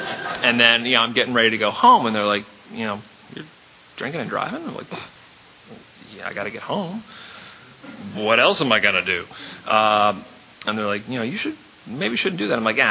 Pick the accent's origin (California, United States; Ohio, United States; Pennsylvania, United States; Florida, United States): Florida, United States; I grew up in Florida. You know, I didn't know what elevation was. We don't have that here.